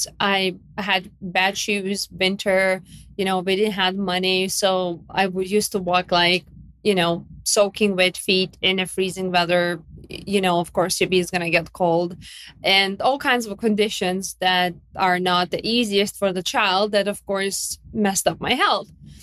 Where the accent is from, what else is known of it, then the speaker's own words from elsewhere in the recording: Lithuania; English is a second language; And I am from Lithuania. I was born and raised in Lithuania. I was born actually under Soviet Union